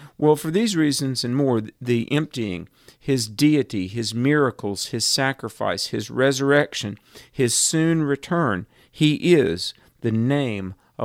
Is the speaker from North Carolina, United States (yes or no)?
yes; North Carolina, United States; Day before yesterday, in my home state of North Carolina, in fact, in right near where I live, a young girl got bitten by a snake